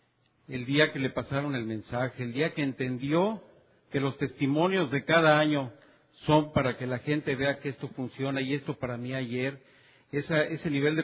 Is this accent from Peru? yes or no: no; Guadalajara, Jalisco, Mexico; born there; Guadalajara les manda saludos por ahí del grupo Colomos Providencia, donde yo nací.